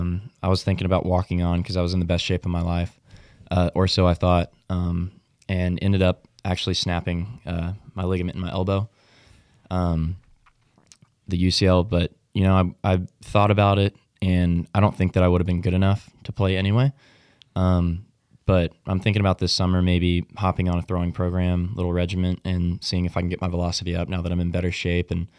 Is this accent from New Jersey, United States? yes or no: no; Fort Worth, Texas, United States; also born or lived in Weatherford; I was born in Fort Worth. August 12th, 2003, we lived in Weatherford. So after that, went back to Weatherford. You know, we spent a few years there. You know, parents moved. We went to Fort Worth, where I live